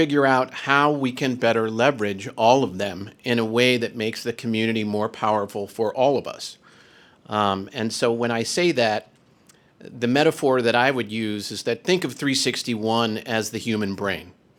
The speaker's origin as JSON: {"language": "English", "town": "Chicago", "region": "Illinois", "country": "United States", "tie": "born or raised there", "said": "I grew up in Chicago. I ran a business in Schaumburg for about a decade."}